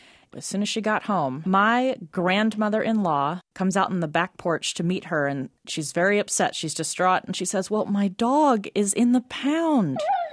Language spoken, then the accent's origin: English; Fort Mill, South Carolina, United States; I am from Fort Mill, South Carolina.